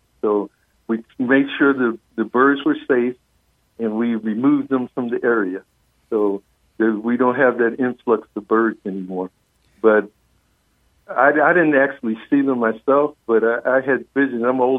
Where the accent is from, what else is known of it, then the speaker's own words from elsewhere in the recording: Philadelphia, Pennsylvania, United States; I remember being a kid growing up in Philadelphia and my dad taking me to Connie Mack Stadium to watch my beloved Philadelphia Phillies.